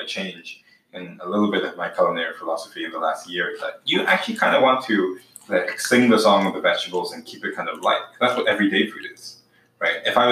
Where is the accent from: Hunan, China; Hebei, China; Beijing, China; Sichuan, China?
Hunan, China; Let me show you what's up because I'm from Hunan."